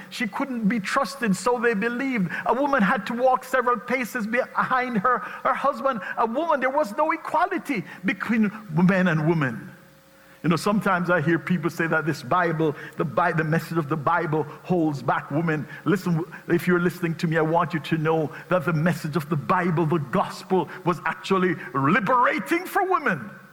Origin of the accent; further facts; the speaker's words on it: Jamaica; my home country of Jamaica